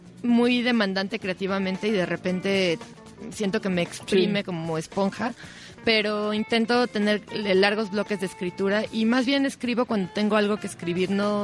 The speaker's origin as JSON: {"language": "Spanish", "region": "Mexico City", "country": "Mexico", "said": "Bueno, yo soy de Gustavo Madero, soy muy del norte de la ciudad."}